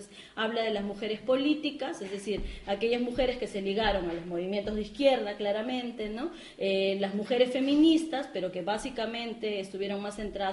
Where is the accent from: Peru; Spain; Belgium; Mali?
Peru; en mi país, en el caso del Perú